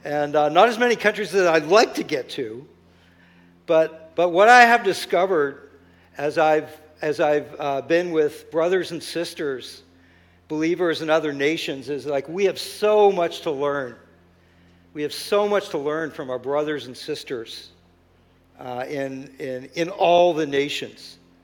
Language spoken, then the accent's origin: English; Saint John, New Brunswick, Canada; I grew up in St. John, and you know, I've never seen the level of brokenness and lostness that I'm seeing these days. Right in our own city.